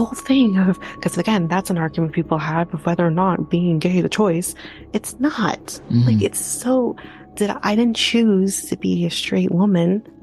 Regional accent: Canada; like, we're all Canadians here. We're all Canadian.

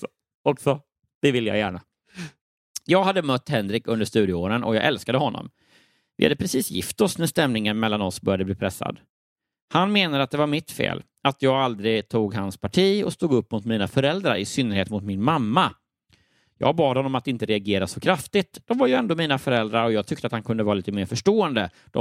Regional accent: Örebro, Örebro County, Sweden; also born or lived in Lund; Jag är född och uppvuxen i Örebro.

